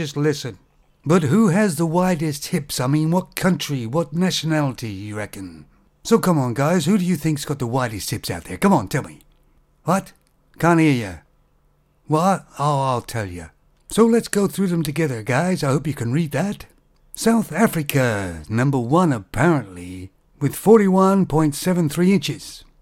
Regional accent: Canada; I'm a Canadian myself.

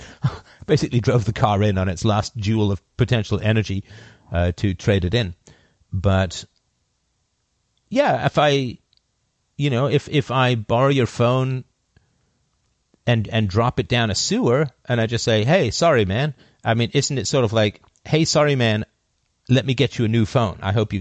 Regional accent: Canada; oh, I'm down here from Canada, big smile on my face, and everybody gave me a big smile back, like, oh, this is going to be easy. He's Canadian.

